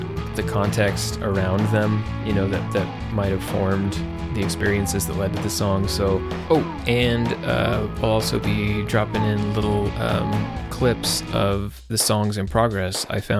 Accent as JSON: {"language": "English", "town": "Pueblo", "region": "Colorado", "country": "United States", "tie": "born or raised there", "also_born_or_lived": "Denton, Texas", "lives_now": "Portland, United States", "said": "which is called Pueblo, named after my hometown, Pueblo, Colorado."}